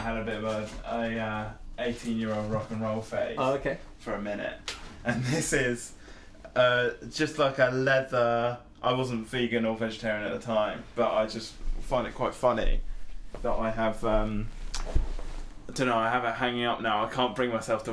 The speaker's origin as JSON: {"language": "English", "town": "Winchester", "region": "South East England", "country": "United Kingdom", "said": "I'm just interested because you said you were based in Southampton. I come from Winchester."}